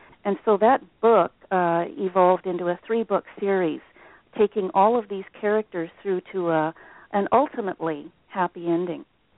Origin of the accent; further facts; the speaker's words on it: Northern Ireland, United Kingdom; I grew up, I was born in the British Isles in Northern Ireland, and so I grew up reading novels that were set in British colonial India.